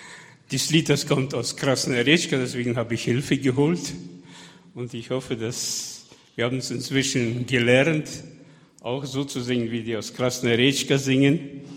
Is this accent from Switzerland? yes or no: no; Kazakhstan; now in Halle, Germany; Dann kamen wir aus Kasachstan, waren auch einige Familien